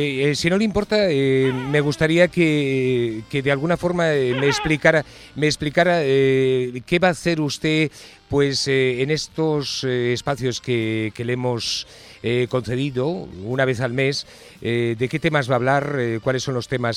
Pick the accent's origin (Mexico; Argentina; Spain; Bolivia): Spain; Asturias; now in Catalonia, Spain; yo soy asturiano, pero, bueno, pero vivo en Cataluña y sí, claro que le entiendo.